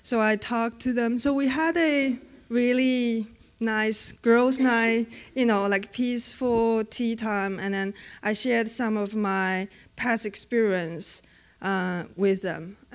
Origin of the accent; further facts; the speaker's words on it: China; English is a second language; so in my hometown, we had two churches.